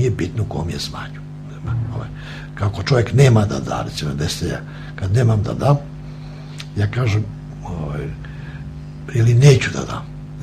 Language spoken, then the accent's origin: Serbian; Aleksinac, Nišava District, Serbia; kao što nosim moje selo, dakle sam rodom kod Ribarske banje, čak više nosim nego Aleksinaca, sam od Aleksinaca